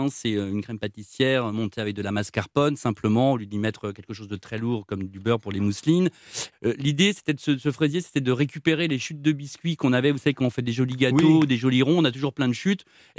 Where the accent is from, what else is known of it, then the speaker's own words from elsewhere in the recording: Brittany, France; je suis breton